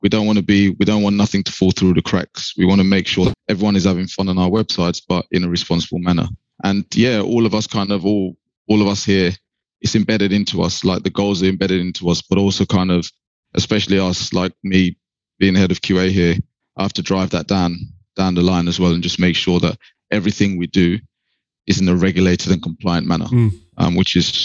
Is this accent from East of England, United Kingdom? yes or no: yes; East of England, United Kingdom; I was from Essex.